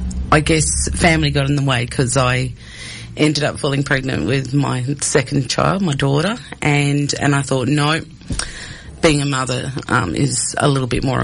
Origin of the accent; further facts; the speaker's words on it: Western Australia, Australia; I was born here in Whadjuk Country, I kind of had a connection with the Noongar, yeah, people here as well. So grew up with a lot of Noongar mob.